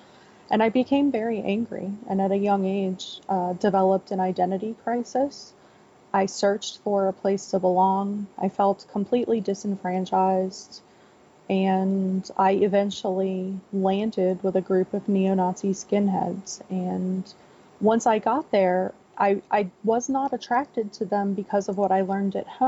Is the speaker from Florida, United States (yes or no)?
yes; Florida, United States; Well, I grew up in South Florida in a very rural area